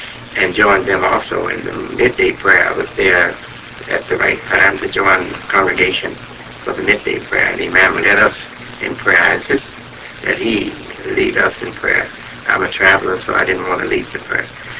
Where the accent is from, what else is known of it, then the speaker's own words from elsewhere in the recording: Chicago, Illinois, United States; moved away; also born or lived in Rialto; I've been outside of my hometown, Chicago, and the place I was most comfortable in was Rialto.